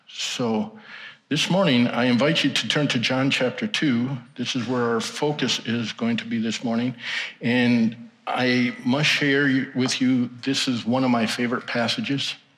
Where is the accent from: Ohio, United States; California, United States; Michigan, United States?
Michigan, United States; also born or lived in Pontiac / Benton Harbor / Kansas; I am originally from Ottawa County, grew up here, graduated from Allendale High School, but I've been gone for 35 years.